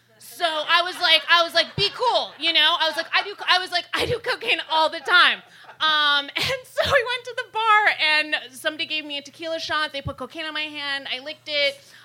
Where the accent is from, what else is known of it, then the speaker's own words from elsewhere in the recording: Indonesia; Okay, so when I was growing up in Indonesia, as we've already established